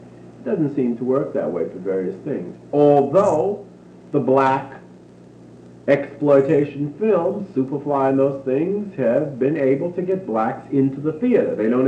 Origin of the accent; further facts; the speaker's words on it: Nantucket, Massachusetts, United States; born there; I was born on Nantucket Island.